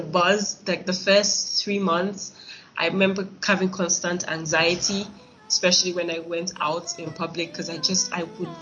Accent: Nigeria; now in Ghana; I was born and raised in Nigeria. I've experienced a lot in Nigeria, and then I moved to Ghana, and I've been here for quite a while.

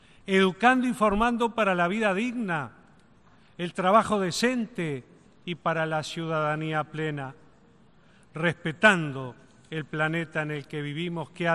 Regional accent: Uruguay; si bien vengo de Uruguay, no estoy aquí para hablar de los problemas de Uruguay

